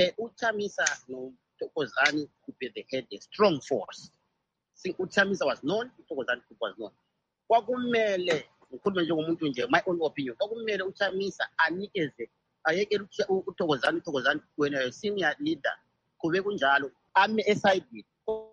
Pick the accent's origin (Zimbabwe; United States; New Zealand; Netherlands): Zimbabwe; Imagine like me, I come from Zimbabwe, I'm in Talanga